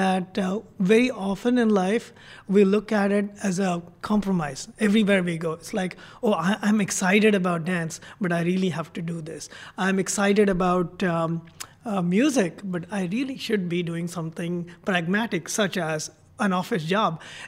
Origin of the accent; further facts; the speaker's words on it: Mumbai, Maharashtra, India; first language Konkani; I grew up in Bombay, and just to survive in Bombay, I had to learn like 5 languages. My mother tongue, Konkani